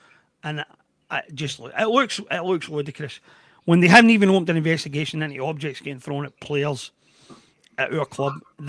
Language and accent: English; Scotland, United Kingdom; And it's almost as if Scottish football has just realised that our system is crap.